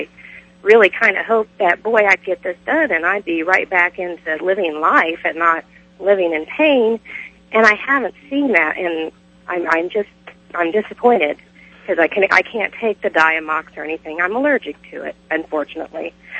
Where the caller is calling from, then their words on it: Kansas, United States; I am calling from Kansas, actually